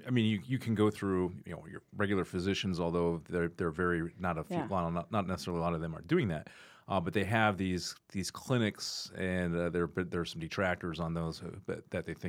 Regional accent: Colorado, United States; I'm from Colorado originally, right?

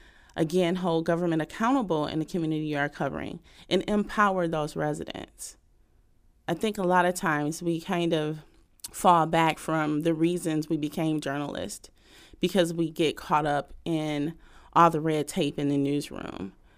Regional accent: Flint, Michigan, United States; And I'm from Flint. So I'm from this area, born and raised. I'm 42.

